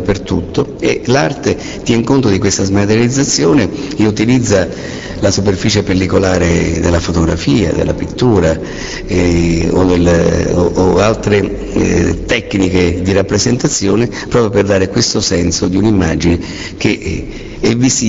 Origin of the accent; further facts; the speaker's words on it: Naples, Campania, Italy; Io, che sono un incursore, sono napoletano